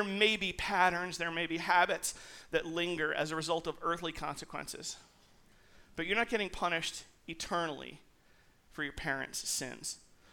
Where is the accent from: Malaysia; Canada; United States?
United States; Staten Island, New York; I grew up in Staten Island, and in Staten Island they have built on every available plot of land.